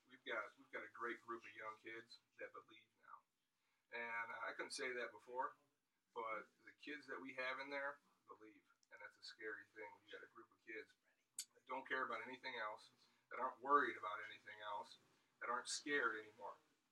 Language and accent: English; West Coast, United States; Man, I'm a West Coast guy, so I have to go with my hometown.